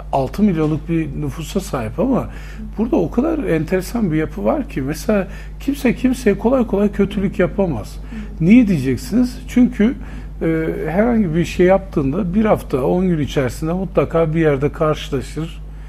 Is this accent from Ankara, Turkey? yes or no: yes; Ankara, Turkey; Ya ben Ankara doğumluyum. Hı-hı. Ankara'da doğdum, büyüdüm.